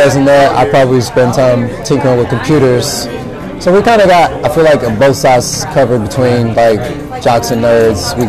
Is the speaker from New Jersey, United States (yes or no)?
no; North Carolina, United States; Nah, I'm from North Carolina. I respect that cold.